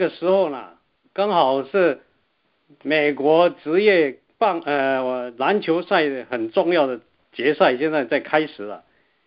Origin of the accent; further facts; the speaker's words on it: Taiwan; moved away as an adult; now in United States; 我是来自台湾毕业于清华大学化学系，来美国以后啊，